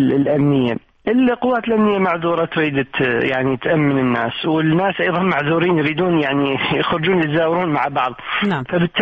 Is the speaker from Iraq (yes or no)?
yes; Iraq; إحنا كعراقيين